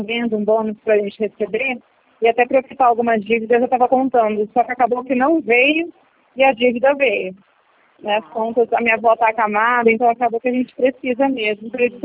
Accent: Ribeirão Preto, São Paulo, Brazil; É do estado de São Paulo, sou aqui de Ribeirão Preto.

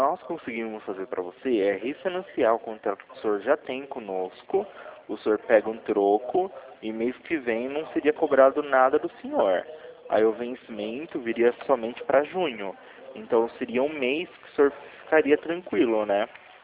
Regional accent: Campinas, São Paulo, Brazil; Aqui de Campinas.

